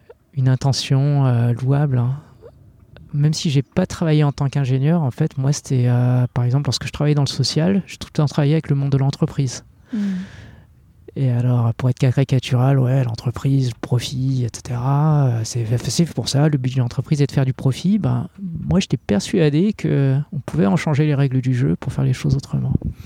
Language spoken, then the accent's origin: French; Cambodia; now in France; dans mon pays d'origine, le Cambodge, et aussi dans les pays voisins, au Vietnam et aux Philippines.